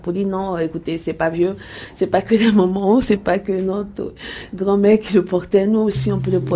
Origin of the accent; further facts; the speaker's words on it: Côte d’Ivoire; Je suis ivoirienne, j'ai grandi en Côte d'Ivoire et j'ai toujours vécu ici.